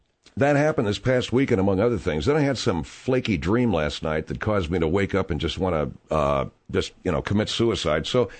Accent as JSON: {"language": "English", "town": "Pasadena", "region": "California", "country": "United States", "tie": "born or raised there", "said": "I spent this past weekend in Pasadena, California, which is my hometown, my home digs, the hood"}